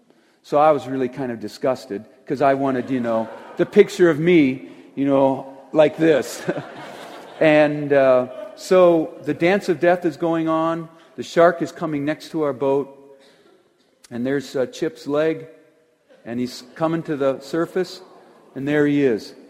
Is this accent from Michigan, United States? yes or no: yes; Michigan, United States; And I'm from Michigan. We don't catch anything but these little things they call like crappie and sunfish